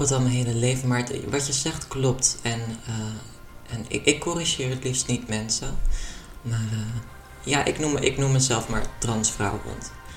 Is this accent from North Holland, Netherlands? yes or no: yes; Hoorn, North Holland, Netherlands; Ik kom uit Horen.